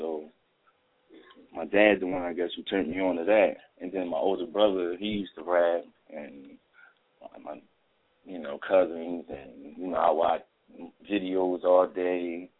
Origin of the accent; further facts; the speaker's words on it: Chester, Pennsylvania, United States; I'm from Chester, but, I mean, I can't really tell you too much about it. Like, I've been in so many different places, but Philly, like, this is where I'm at.